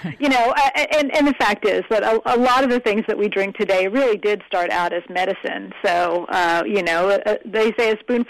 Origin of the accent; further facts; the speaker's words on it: Dallas, Texas, United States; I'm from Dallas-Fort Worth, and I remember we had a big old century plant in our backyard